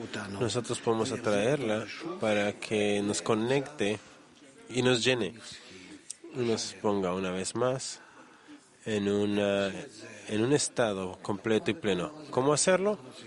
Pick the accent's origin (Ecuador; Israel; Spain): Israel; Yokneam, Northern District; soy de Yokneam.